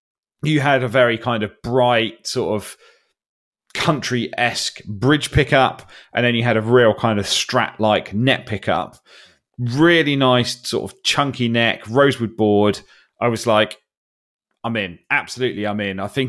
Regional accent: Ipswich, East of England, United Kingdom; Obviously, I'm from Ipswich Town.

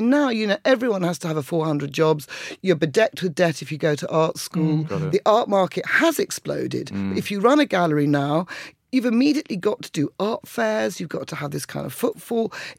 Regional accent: Colchester, East of England, United Kingdom; I mean, I came from Essex girl, me.

